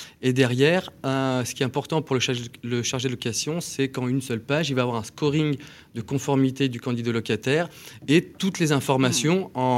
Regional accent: Toulouse, Occitanie, France; puisqu'on est Toulousain, on aurait dû le dire aussi

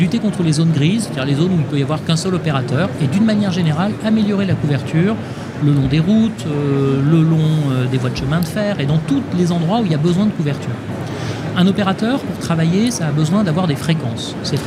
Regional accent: Corsica, France; Chez moi, en Corse

